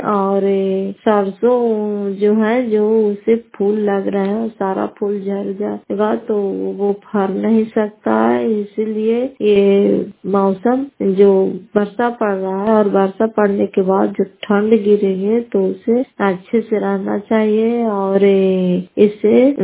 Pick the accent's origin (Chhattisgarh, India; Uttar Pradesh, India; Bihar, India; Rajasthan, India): Bihar, India; घर फतेहपुर पंचायत माकरौता जिला नालंदा करार ससुराल प्रखंड की निवासी हूँ।